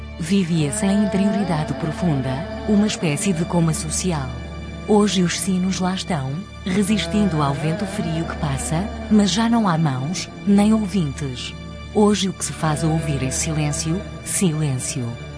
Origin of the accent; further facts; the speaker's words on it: Bismula, Guarda, Portugal; Em outros tempos, na minha aldeia, na minha infância, quando a noite caía, as ruas quase se esvaziavam, e só os jovens adultos eram autorizados a percorrer a escuridão.